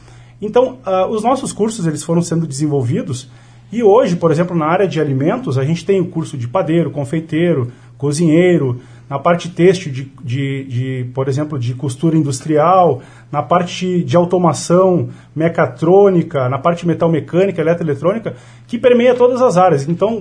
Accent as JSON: {"language": "Portuguese", "town": "Nova Bassano", "region": "Rio Grande do Sul", "country": "Brazil", "tie": "born or raised there", "said": "Eu sou natural de Nova Bassano, que é na Serra Gaúcha."}